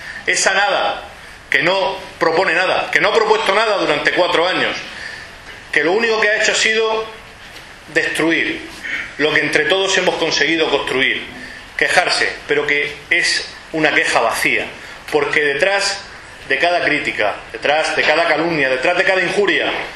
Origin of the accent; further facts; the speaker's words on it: Totana, Region of Murcia, Spain; nos podemos volver a sentir orgullosos de ser españoles, de ser murcianos y de ser totaneros.